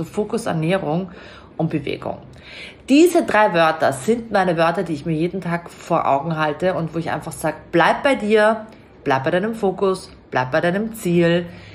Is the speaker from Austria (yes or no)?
yes; Austria; weil ich ja Österreicherin bin